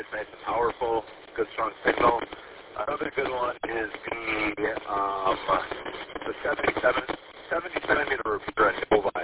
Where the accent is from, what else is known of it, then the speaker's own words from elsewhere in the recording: Chelsea, Michigan, United States; I'm from Chelsea, down by Ann Arbor.